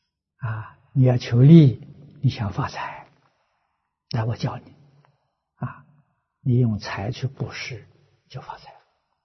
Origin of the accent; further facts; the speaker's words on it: China; 其实我们中国人言语当中啊，许许多多都是佛教的说语啊。